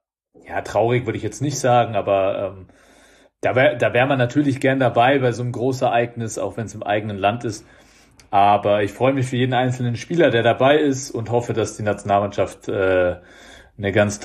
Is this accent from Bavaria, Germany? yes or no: yes; Nuremberg, Bavaria, Germany; bin 33 Jahre alt, komme gebürtig aus Nürnberg